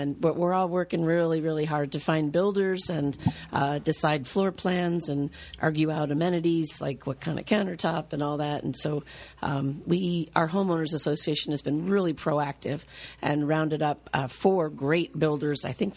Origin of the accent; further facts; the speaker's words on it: New York, United States; now in California, United States; I grew up in the Finger Lakes in New York.